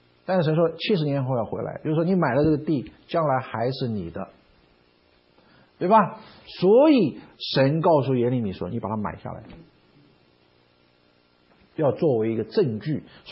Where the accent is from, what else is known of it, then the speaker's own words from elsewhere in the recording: China; 如果假设我们中国人都知道嘛，当年毛泽东来的时候解放大陆，很多人跑啊